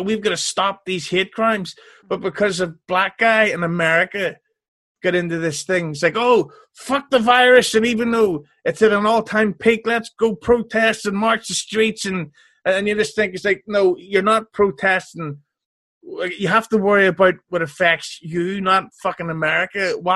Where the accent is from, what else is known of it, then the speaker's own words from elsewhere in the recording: Belfast, Northern Ireland, United Kingdom; Yes, I'm from Belfast, Ireland